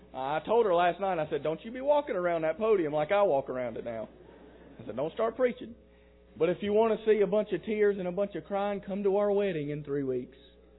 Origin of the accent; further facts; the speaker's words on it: South Carolina, United States; My parents, they grew up in Denver, North Carolina, actually, although we're from South Carolina. They moved down to South Carolina.